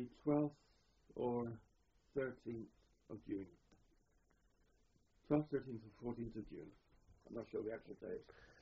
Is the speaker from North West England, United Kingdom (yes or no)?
no; Eastleigh, South East England, United Kingdom; And once again, that was only, 10 miles from Eastleigh, my hometown.